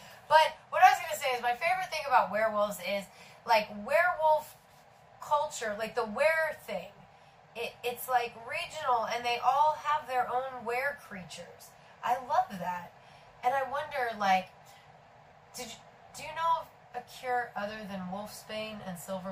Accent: Houston, Texas, United States; born there; also born or lived in Miami / Philadelphia / Memphis; I know, but I was born in Houston.

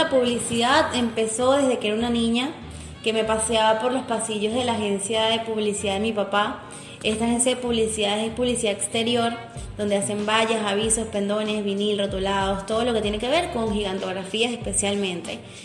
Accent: Valle de la Pascua, Guárico, Venezuela; moved away as an adult; now in Maracay, Venezuela; 10 años aquí en Maracay, mucho tiempo estudiando y trabajando y ya viviendo acá y haciendo mi vida, pero no olvido mis raíces ni de donde nací, que es en Valle de la Pascua, donde me crié, donde hice mis primeros estudios académicos

